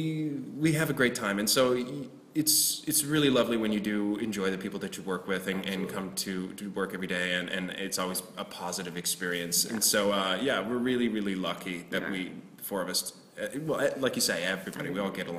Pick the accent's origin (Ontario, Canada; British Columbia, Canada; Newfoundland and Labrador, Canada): Newfoundland and Labrador, Canada; St. John's; Oh, well, I'm from St. John's, Newfoundland, Canada.